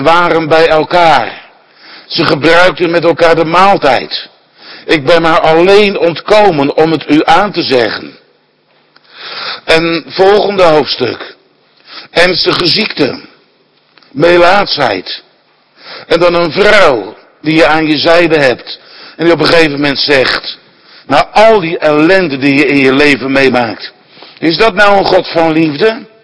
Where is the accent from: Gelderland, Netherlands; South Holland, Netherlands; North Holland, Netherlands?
South Holland, Netherlands; Scheveningen; born there; now in Waddinxveen, Netherlands; Als ik denk aan mijn geboorteplaats Scheveningen, waar ik geboren ben. En na verloop van tijd verhuisd naar Waddinxveen